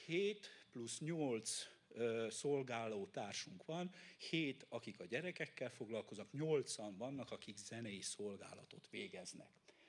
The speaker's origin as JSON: {"language": "Hungarian", "region": "Zakarpattia Oblast", "country": "Ukraine", "lives_now": "Hungary", "said": "Kárpátaljáról származom"}